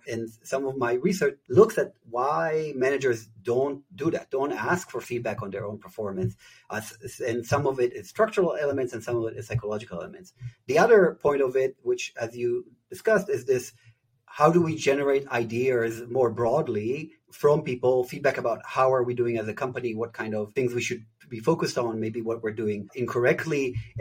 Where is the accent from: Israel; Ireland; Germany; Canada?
Israel; so I'm originally from Israel. That's where I grew up.